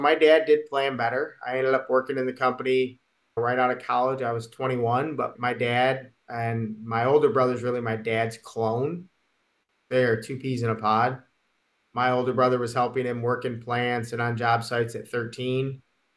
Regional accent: Detroit, Michigan, United States; I grew up in the Detroit area, obviously.

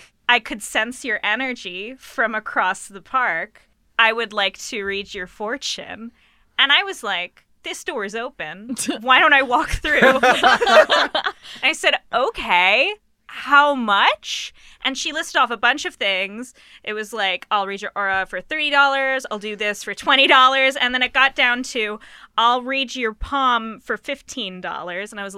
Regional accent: New York, United States; And I say the city because I'm from Long Island.

